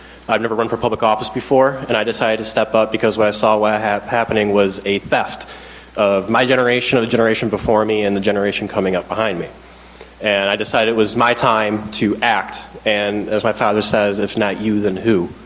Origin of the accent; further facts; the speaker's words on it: Algonac, Michigan, United States; I'm from Algonac, born and raised. I'm a Muskrat my whole entire life. I graduated in Algonac High School back in 2010